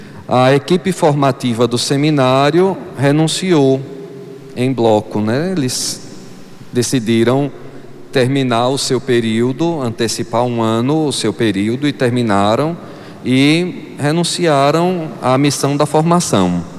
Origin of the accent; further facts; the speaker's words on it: Simão Dias, Sergipe, Brazil; passei tanto tempo na minha terra, que poucos passam isso, né? Poucos passam por essa experiência e eu pude passar tantos anos servindo ao meu povo amado aqui de Simão Dias.